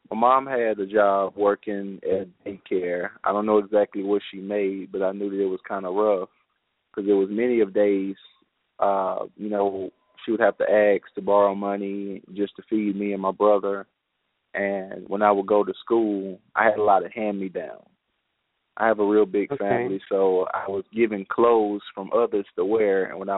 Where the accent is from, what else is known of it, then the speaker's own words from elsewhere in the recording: Houston, Texas, United States; I'm a new author. I'm from Houston, Texas. Been here all my life. I'm 27 years old